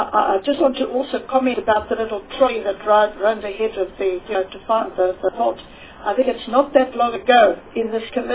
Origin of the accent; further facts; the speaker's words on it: Durban, KwaZulu-Natal, South Africa; obviously I come from Durban